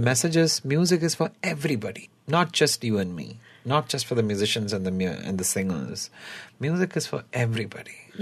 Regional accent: Chennai, Tamil Nadu, India; because I moved from Chennai

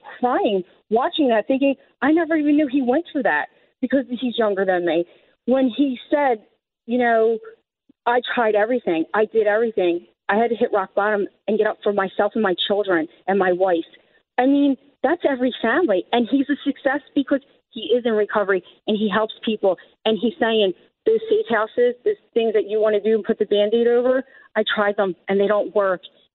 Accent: Philadelphia, Pennsylvania, United States; I'm an Irish girl who grew up in Pennsport, 2nd Street.

